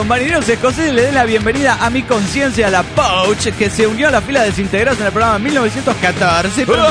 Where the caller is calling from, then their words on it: Ibarra, Imbabura, Ecuador; de Ibarra, Ecuador.